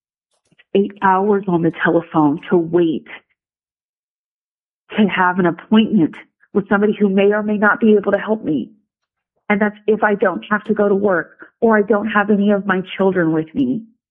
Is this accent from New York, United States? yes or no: no; Anchorage, Alaska, United States; I am from the Anchorage area.